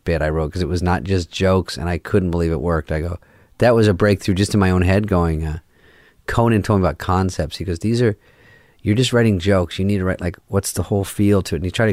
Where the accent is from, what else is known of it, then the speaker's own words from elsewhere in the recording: Arizona, United States; I'm from Arizona